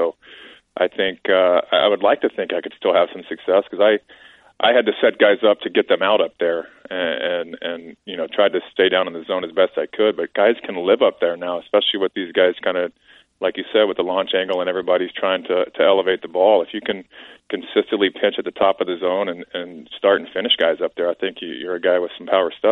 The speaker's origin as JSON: {"language": "English", "region": "Texas", "country": "United States", "tie": "born or raised there", "said": "I mean, even growing up in Texas, I was a Rangers fan"}